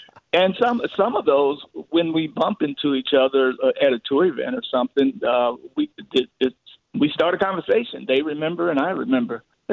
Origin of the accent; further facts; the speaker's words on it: Chicago, Illinois, United States; I recall me growing up around Chicago